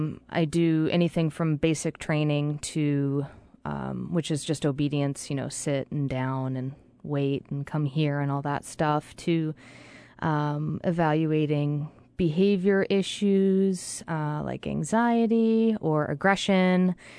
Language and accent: English; New England, United States; And I also come from the East Coast. I'm from New England originally.